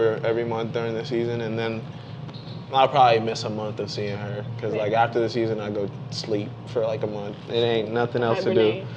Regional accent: Bahamas; So, I'm from the Bahamas. I grew up in the Bahamas, watching my grandma play softball.

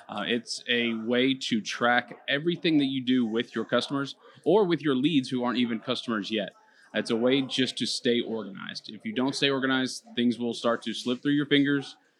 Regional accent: Louisville, Kentucky, United States; Yeah, absolutely. I'm from Louisville, Kentucky. So I love being able to visit the Sunshine State here.

